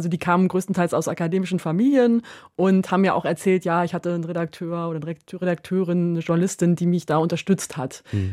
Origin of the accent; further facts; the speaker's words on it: Rheda-Wiedenbrück, North Rhine-Westphalia, Germany; also born or lived in Erwitte; Geboren bin ich in Erwitte, aber aufgewachsen in Reda-Wiedenbrück.